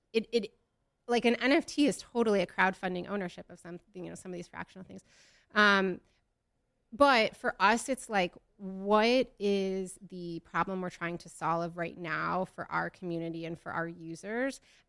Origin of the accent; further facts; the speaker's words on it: Midwest, United States; I'm from the Midwest. I just like am who I am.